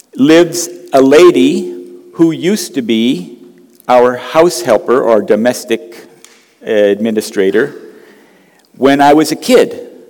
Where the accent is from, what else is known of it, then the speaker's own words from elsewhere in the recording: Cambodia; I grew up in Southeast Asia. My parents went there when I was 3, so Cambodia really is like where I'm from.